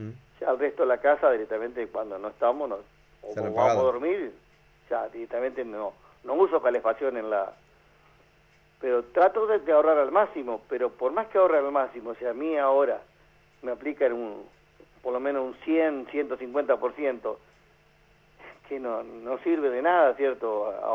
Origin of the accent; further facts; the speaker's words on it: Argentina; Porque en realidad todos somos argentinos.